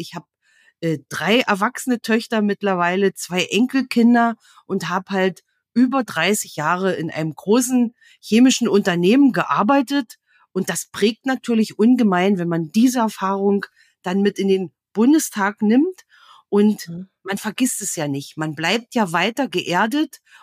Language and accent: German; Saxony, Germany; also born or lived in Forst, Brandenburg; Aber ich bin sozusagen in der Lausitz öfter umgezogen und bin irgendwann im sächsischen Teil der Lausitz gelandet. Ah. Genau, da habe viele Jahre in einem kleinen Dörfchen, das heißt Grüngräbchen, da habe ich eine ganze Zeit lang gewohnt, über 20 Jahre